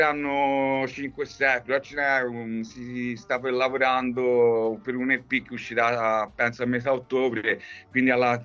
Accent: Livorno, Tuscany, Italy; Siamo di Livorno, Toscana.

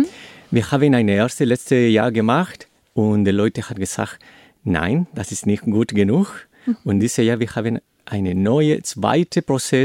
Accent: Chile; German is a second language; Als ich ein Kind war in Chile, in meiner Familie, meine Mutter, meine Oma

